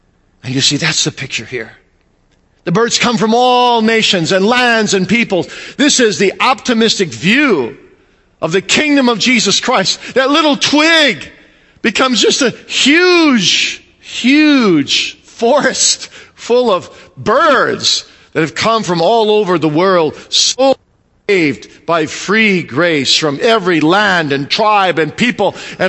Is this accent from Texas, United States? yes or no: no; Kalamazoo, Michigan, United States; You know, I grew up in Kalamazoo, as you know